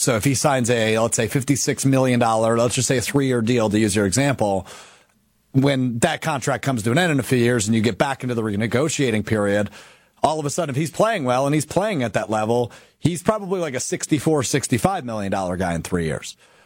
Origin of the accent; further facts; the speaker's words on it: Green Bay, Wisconsin, United States; I don't remember the last time I was in my hometown of Green Bay for a training camp practice. I went all the time as a kid.